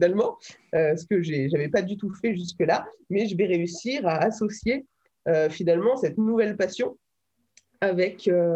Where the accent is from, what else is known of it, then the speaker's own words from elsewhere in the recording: Lyon, Auvergne-Rhône-Alpes, France; born there; Et bien avant, j'étais lyonnaise, je suis lyonnaise de naissance